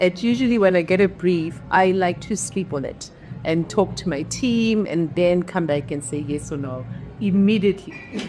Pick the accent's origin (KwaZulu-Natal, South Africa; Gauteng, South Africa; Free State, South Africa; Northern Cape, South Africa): Gauteng, South Africa; Soweto; I grew up in Soweto, so I come from a place where you are, the environment makes you a person that cares, you know.